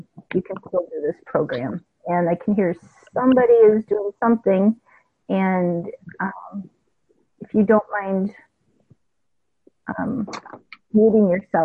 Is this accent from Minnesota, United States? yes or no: yes; Minneapolis, Minnesota, United States; I'm old enough, even though I grew up in Minneapolis, we had little doctor's office like every couple of blocks or so.